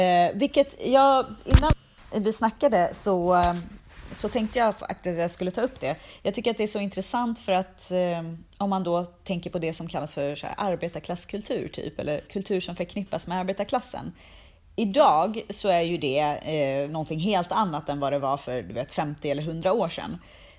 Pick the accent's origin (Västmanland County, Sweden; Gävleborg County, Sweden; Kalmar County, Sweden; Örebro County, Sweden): Gävleborg County, Sweden; Sandviken; typ i Sandviken där jag är ifrån.